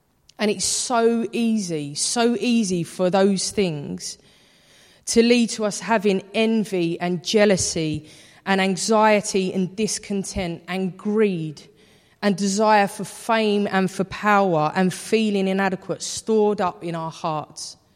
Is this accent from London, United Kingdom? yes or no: yes; London, United Kingdom; I'm from East London, of course I'm cynical.